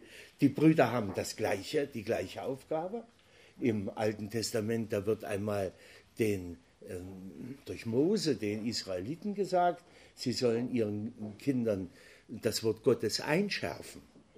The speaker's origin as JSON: {"language": "German", "region": "Saxony", "country": "Germany", "said": "ich komme ursprünglich aus Sachsen und wer das so kennt, der weiß, die Sachsen, die haben viele so Weihnachtsbräuche."}